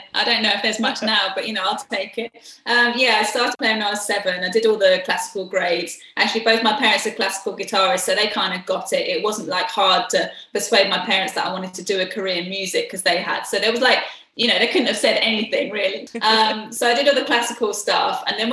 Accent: East of England, United Kingdom; Well, I grew up in Hertfordshire, which is just outside London

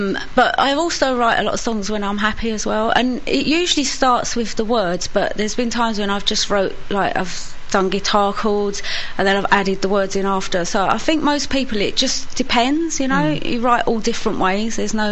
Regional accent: Dagenham, London, United Kingdom; I'm from Dagenham in Essex, just up the road.

